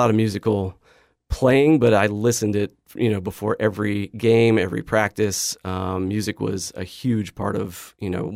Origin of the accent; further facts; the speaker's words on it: Boise, Idaho, United States; But growing up in Idaho was amazing. We got all the winter sports, snowboarding, skiing, lots of kayaking, canoeing, a lot of outdoor recreation.